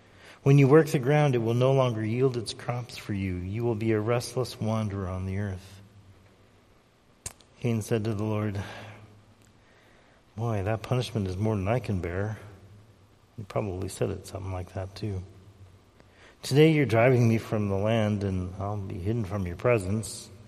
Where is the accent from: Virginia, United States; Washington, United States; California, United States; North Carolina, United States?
California, United States; San Luis Obispo; When I was a kid growing up in San Luis Obispo, California, my friends and I, we'd just ride around the block freely